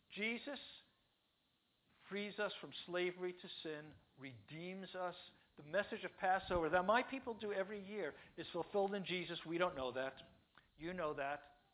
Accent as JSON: {"language": "English", "town": "New York City", "region": "New York", "country": "United States", "tie": "born or raised there", "said": "Look, I'm from New York City. We don't hunt. We don't fish. We don't even have an outdoors. The wildest animal I ever saw growing up was a pigeon."}